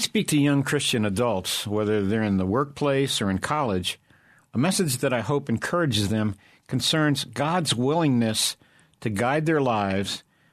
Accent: Apple Creek, Ohio, United States; also born or lived in Brooklyn, United States; I was born in Brooklyn, New York, and … in the Roman Catholic Church. In my early grade school years, my family moved to Apple Creek, Ohio

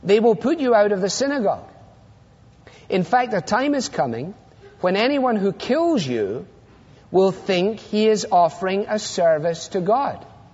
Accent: Glasgow, Scotland, United Kingdom; A third of my class growing up in Glasgow was

